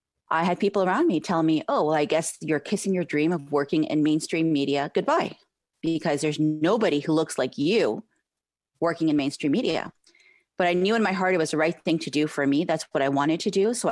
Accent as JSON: {"language": "English", "region": "Quebec", "country": "Canada", "tie": "born there", "said": "Quebec-born Canadian Muslim woman"}